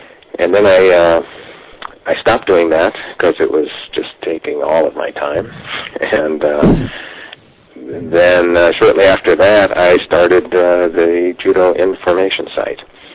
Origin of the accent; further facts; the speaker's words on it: Los Angeles, California, United States; I grew up in the Los Angeles area and trained there, and there were lots of opportunities, different clubs and different sensei that helped me a lot.